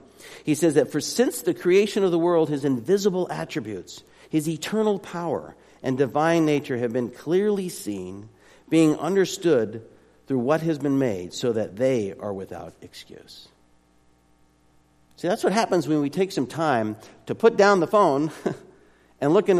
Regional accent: Arizona, United States; I grew up in Arizona, so I'm still fascinated by the fall. The fact that trees turn colors, cactus never turned colors.

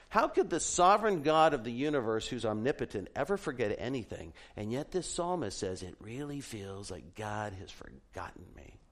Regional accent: Arizona, United States; I grew up in Arizona, so the concept of body surfing is extremely foreign because there's no place to surf in Arizona

